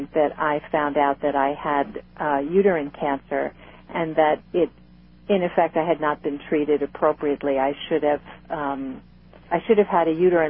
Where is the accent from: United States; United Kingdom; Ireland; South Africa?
United States; Brooklyn, New York; I was raised a Roman Catholic, and I grew up in Brooklyn, New York.